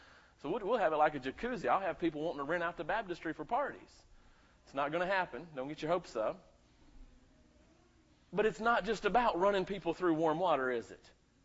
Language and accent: English; the South, United States; I was raised in the South. Anybody ever heard of liver mush?